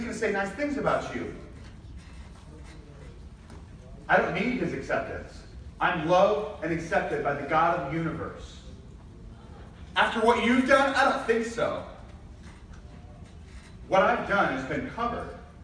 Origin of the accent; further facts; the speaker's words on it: St. Louis, Missouri, United States; also born or lived in Concordia, Nebraska; I'd already seen four different people that I knew from either Concordia, Nebraska, or growing up in St. Louis.